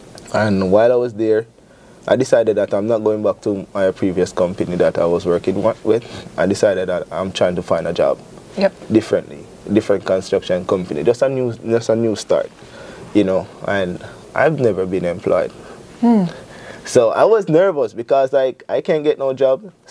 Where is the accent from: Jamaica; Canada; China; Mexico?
Jamaica; now in Syracuse, United States; First of all … I'm originally from Jamaica. And I moved to Syracuse in 2018 to stay with my uncles and wife.